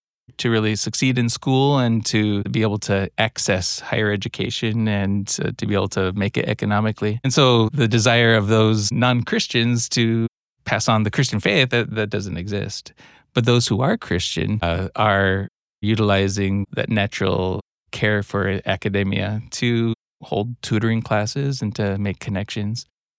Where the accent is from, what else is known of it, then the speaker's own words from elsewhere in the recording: United States; born there; My dad's Cuban. I was born in the United States.